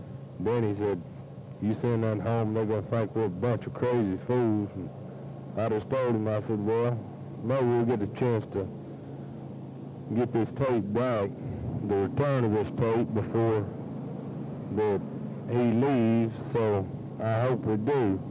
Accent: California, United States; Jenny and I seem to be alike, even though he is from Texas and I'm from California.

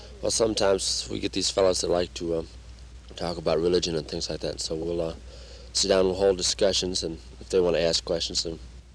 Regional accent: Canterbury, New York, United States; I'm from Canterbury, New York.

